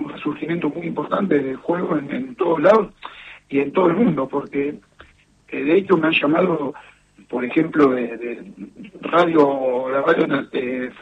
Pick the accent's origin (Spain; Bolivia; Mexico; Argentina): Argentina; porque somos muy, muy argentinos, como nosotros lo adoptamos